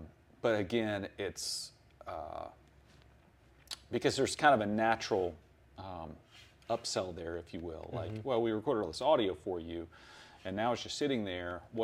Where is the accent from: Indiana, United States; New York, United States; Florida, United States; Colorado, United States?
Florida, United States; Tampa; I grew up in Tampa, Florida, and went to Nerd Camp at the University of Tampa